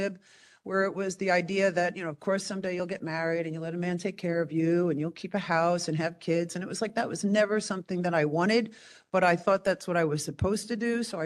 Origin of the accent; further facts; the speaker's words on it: New York, United States; So I grew up in New York. I went to college in New York City.